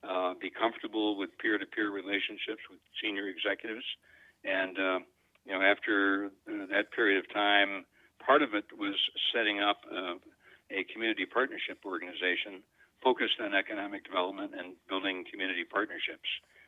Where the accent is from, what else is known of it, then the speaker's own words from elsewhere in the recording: Rochester, New York, United States; to help people in the greater Rochester area, again, my hometown, understand the housing crisis